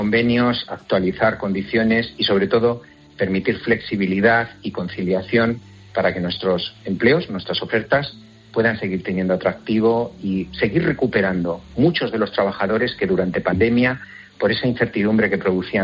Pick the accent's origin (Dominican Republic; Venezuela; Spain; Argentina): Spain